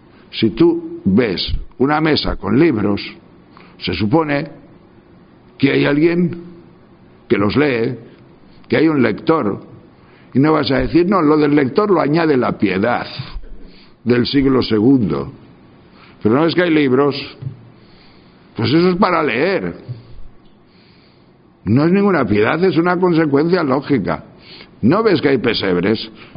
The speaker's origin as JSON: {"language": "Spanish", "town": "Tejerina", "region": "Castile and León", "country": "Spain", "tie": "born or raised there", "said": "los de Tejerina, los de mi pueblo, son más altos"}